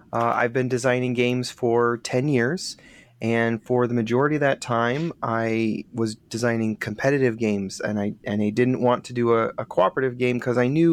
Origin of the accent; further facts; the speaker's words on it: Michigan, United States; which is a unpublished board game convention here in Michigan. We're both from Michigan, which has been really great.